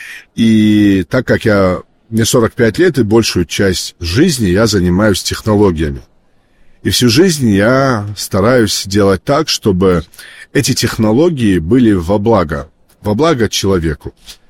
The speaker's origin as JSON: {"language": "Russian", "region": "North Ossetia–Alania", "country": "Russia", "tie": "born or raised there", "said": "В регионе, откуда я родом, из Алании"}